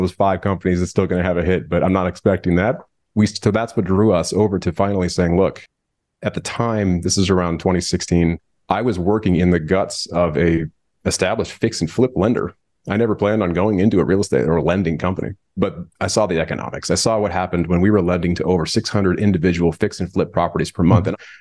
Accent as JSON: {"language": "English", "region": "California", "country": "United States", "tie": "born or raised there", "said": "Yeah, so I'm based out here in the Bay Area, California, just north of proper Silicon Valley. I was born and raised here"}